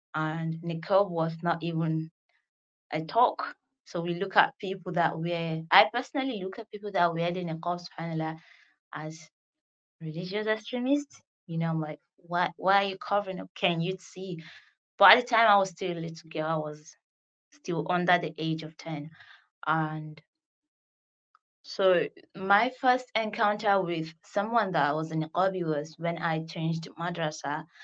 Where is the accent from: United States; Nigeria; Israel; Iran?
Nigeria; I am a Nigerian mom of two.